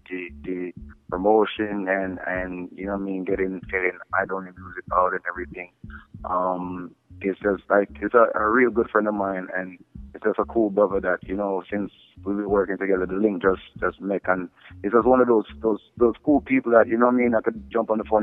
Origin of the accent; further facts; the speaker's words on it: New York, United States; we're from New York and we're fairly popular here